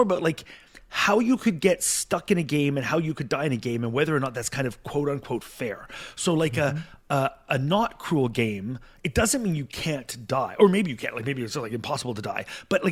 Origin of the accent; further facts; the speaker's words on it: Canada; I'm a Canadian. I feel bad even if I don't know the person.